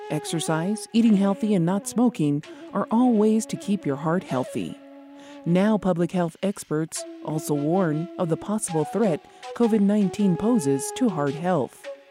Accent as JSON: {"language": "English", "town": "Isleta Pueblo", "region": "New Mexico", "country": "United States", "said": "from Mislata Pueblo"}